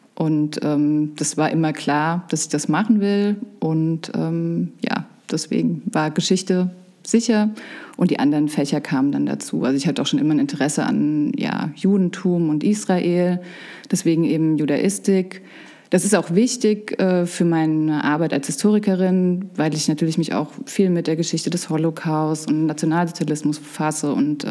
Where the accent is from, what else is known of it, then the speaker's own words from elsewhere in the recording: Offenbach, Hesse, Germany; born there; Also ich bin eigentlich in Offenbach geboren, dann hier aufgewachsen und habe den Großteil meines Studiums tatsächlich bei meinen Großeltern im Haus gelebt.